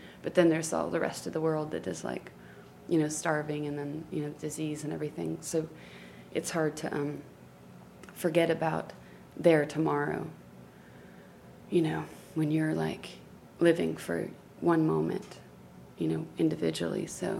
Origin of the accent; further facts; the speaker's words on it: United States; being an American with the everything that's going on right now in my country or whatever.